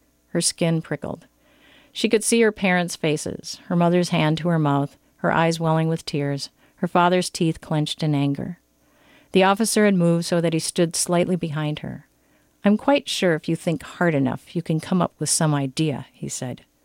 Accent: Duluth, Minnesota, United States; I'm from Duluth.

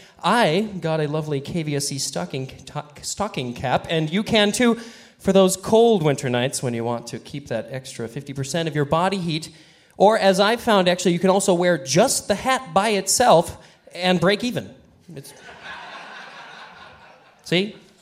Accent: St. Cloud, Minnesota, United States; I am honored to be your host this evening here in St. Cloud, Minnesota, my hometown.

